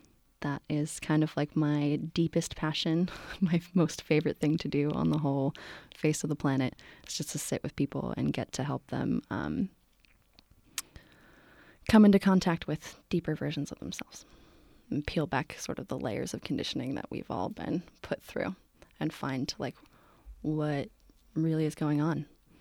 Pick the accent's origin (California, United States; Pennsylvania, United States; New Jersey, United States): New Jersey, United States; Morristown; born there; And I was born in Morristown, New Jersey.